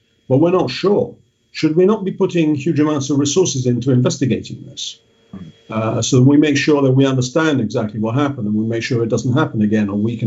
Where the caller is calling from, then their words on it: Italy; English is a second language; Remember, I am talking from Italy, so I have a Europe-wide perspective.